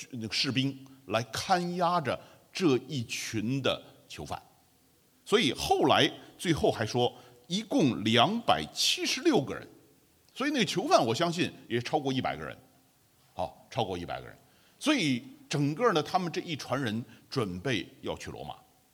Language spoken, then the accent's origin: Chinese; China; 地中海沿岸呢，就跟我们中国人的这个华北地区很像。